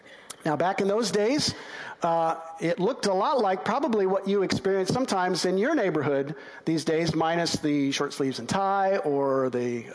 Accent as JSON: {"language": "English", "region": "Midwest", "country": "United States", "tie": "born or raised there", "said": "I grew up in the Midwest, the Bible Belt, a family who practiced Christianity not as a way to make God happier, but as an expression of faith."}